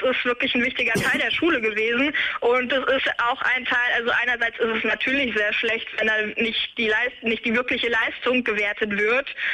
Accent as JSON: {"language": "German", "region": "Hesse", "country": "Germany", "said": "ich komme ja aus Hessen ursprünglich"}